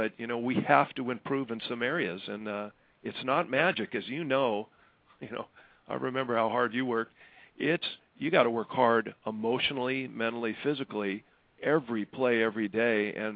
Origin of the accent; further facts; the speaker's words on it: Santa Monica, California, United States; You know, I grew up right there going every day, and it was part of our life.